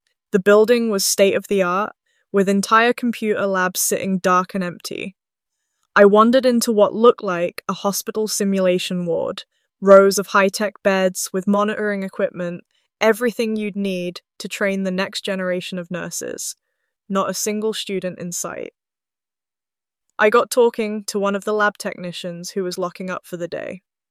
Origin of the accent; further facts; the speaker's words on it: Newton-le-Willows, North West England, United Kingdom; I grew up here in Newton Le Willows, watching my dad transition from the pits to care work when the coal industry collapsed.